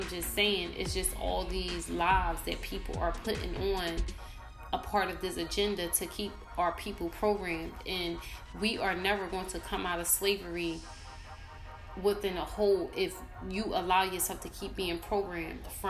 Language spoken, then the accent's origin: English; Philadelphia, Pennsylvania, United States; This is Poverty Talking. I'm from Philadelphia.